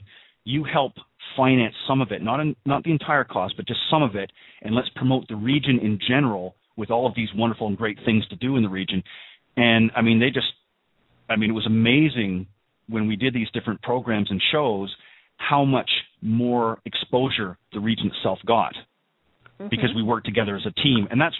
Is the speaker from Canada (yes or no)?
yes; Canada; now in Panama City Beach, United States; I'm originally from Canada. I moved down here to Panama City Beach probably about 7 or 8 years ago